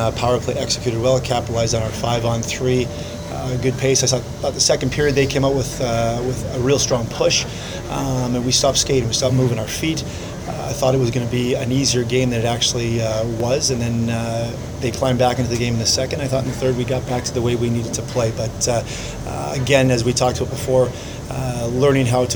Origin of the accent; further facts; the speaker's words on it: Manitoba, Canada; I was born and raised in Manitoba. I know what that logo means